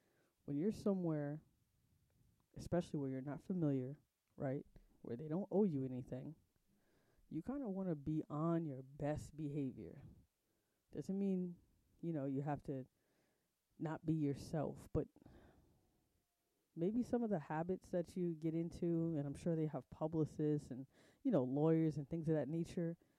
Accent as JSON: {"language": "English", "country": "United States", "said": "As an American, when I go to different countries, you have to follow their rules."}